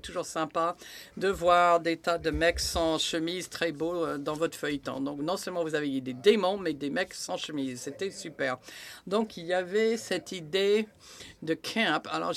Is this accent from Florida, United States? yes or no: yes; Florida, United States; grandi à Miami et je suis née en 1978, mais quand j'avais un an, on est parti en Floride. Et donc, la Floride du Nord, donc au milieu de nulle part.